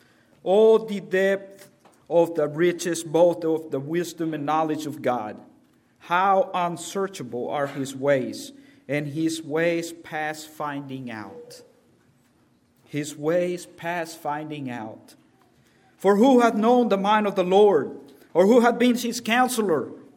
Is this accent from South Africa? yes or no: no; El Salvador; now in Dublin, United States; people say that I do not sound like I am from Georgia, and they are right. I grew up in El Salvador, but I've been in Dublin, Georgia for 13 years now, so that's where I call home.